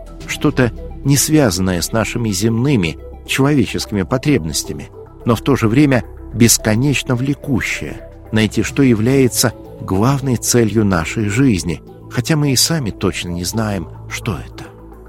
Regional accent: Severomorsk, Murmansk Oblast, Russia; Там, где я родился и вырос, в Североморске, Мурманской области, на тот момент церкви не было и быть не могло, и все вокруг были атеистами.

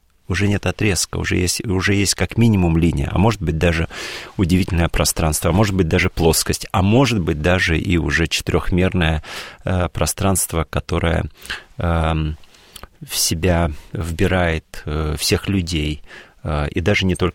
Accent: Dagestan, Russia; born there; Да, я родился в Дагестане, да.

